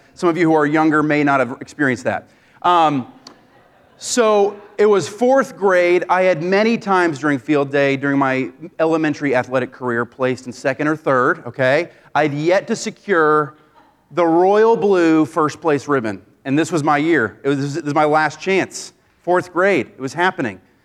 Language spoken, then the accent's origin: English; Maine, United States; I grew up in Maine. Many of you may know that.